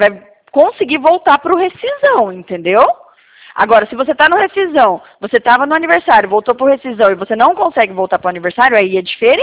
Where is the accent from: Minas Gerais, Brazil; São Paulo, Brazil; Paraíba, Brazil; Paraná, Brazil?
Paraná, Brazil; Porque eu sou do Paraná.